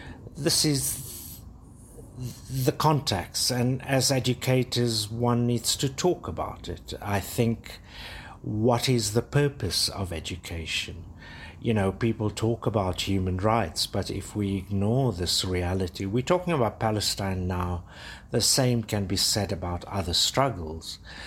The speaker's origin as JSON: {"language": "English", "country": "South Africa", "said": "because as a South African, I mentioned the workers' role in our freedom"}